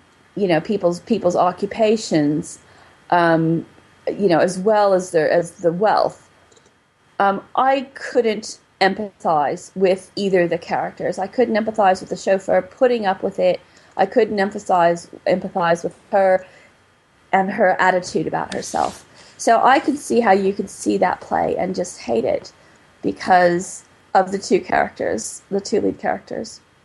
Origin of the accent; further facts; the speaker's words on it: United States; And for me, especially since I'm an American, this whole concept of, you know, the class system